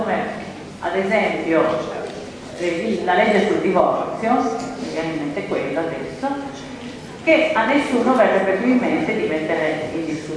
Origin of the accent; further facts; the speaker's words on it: Turin, Piedmont, Italy; vengo da Torino